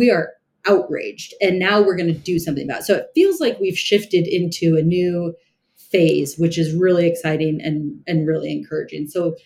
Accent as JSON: {"language": "English", "region": "Indiana", "country": "United States", "tie": "born or raised there", "said": "We saw the vote in Ohio, which is near my home state of Indiana on Tuesday."}